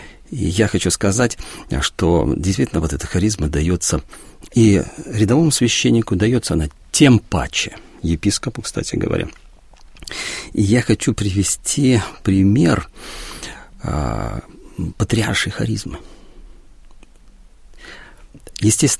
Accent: Belarus; потому что я сам белорус, и для меня все, что связано с Белоруссией, очень трепетно.

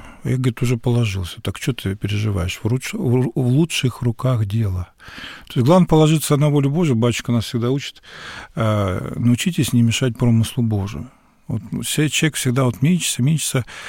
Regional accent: Apatity, Murmansk Oblast, Russia; born there; Я, могу сказать, метис, мама у меня карелка, отец – польская кровь. Вот, я родился на севере, в Апатитах, да. Ну, вот для меня Карелия – родина моя, да.

